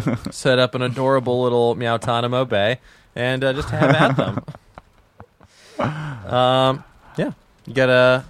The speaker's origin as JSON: {"language": "English", "region": "East Coast", "country": "United States", "said": "I'm from the East Coast, so I guess Atlantic-ish. Atlantic adjacent."}